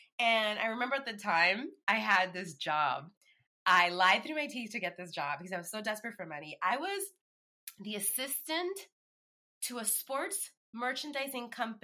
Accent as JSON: {"language": "English", "town": "Bronx", "region": "New York", "country": "United States", "tie": "born or raised there", "said": "I literally know no one in the industry. I grew up in the Bronx."}